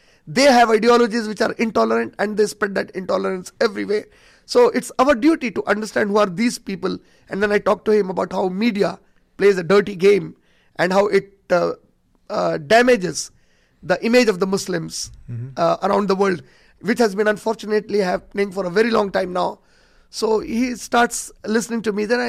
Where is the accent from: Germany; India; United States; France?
India; Yeah, I tell them, you know, I'm from India and I'm visiting here.